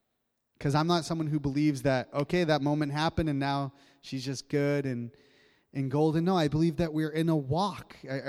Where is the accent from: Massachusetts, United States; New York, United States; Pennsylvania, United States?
Massachusetts, United States; Malden; a homeless woman that lived down in the city square from where I grew up in Malden, Massachusetts.